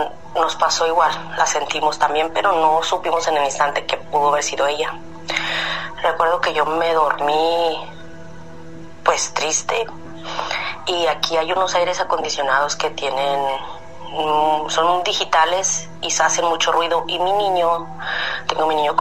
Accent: La Piedad, Michoacán, Mexico; now in Chicago, United States; Yo soy de La Piedad, Michoacán, pero vivo en Chicago.

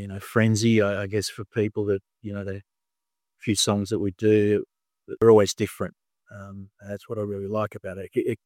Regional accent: Fremantle, Western Australia, Australia; Prior to that, there was a festival in my local town here, my hometown, called the Fremantle Rocks Festival

